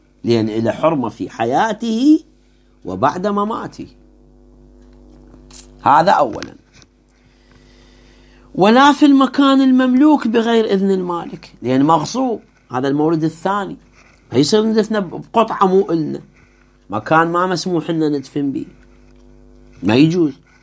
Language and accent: Arabic; Baghdad, Baghdad Governorate, Iraq; وشفتها أنا في مقبرة عندنا في بغداد